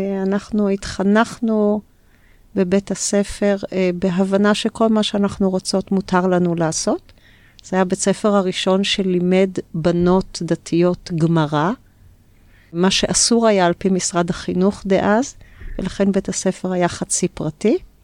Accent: Jerusalem, Jerusalem District, Israel; אני ילידת ירושלים, שנות ה-60, גדלתי בבית דתי-לאומי, מה שקוראים היום, מפדל של פעם, כיפות סרוגות, התחנכתי בבית ספר מעלה, שהיה מאוד מוכר בירושלים

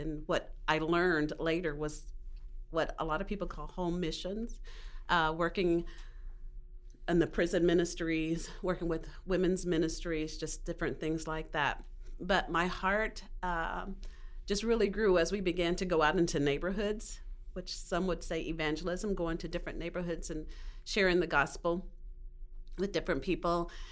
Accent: Kansas City, Kansas, United States; I'm from Kansas City, Kansas also.

